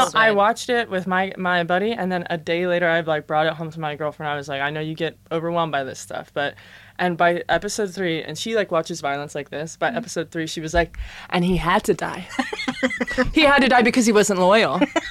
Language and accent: English; Ohio, United States; born or raised there